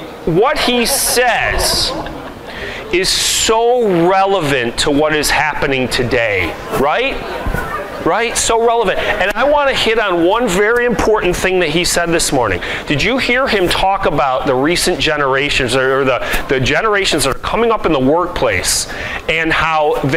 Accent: Chicago, Illinois, United States; I am from Chicago. I am a diehard sports fan.

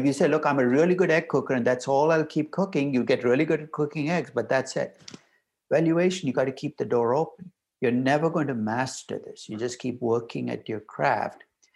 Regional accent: India; moved away as an adult; now in New York, United States; I grew up in India. I got my undergraduate degree in India, master's in India, that came out to the US to get an MBA and PhD at UCLA.

